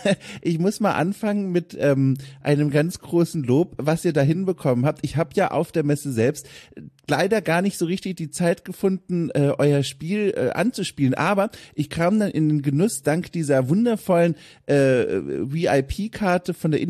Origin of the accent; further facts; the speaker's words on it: South Germany, Germany; Floskelhafte Worteinlassung, die man in meiner Heimat Süddeutschland häufiger gesagt hat.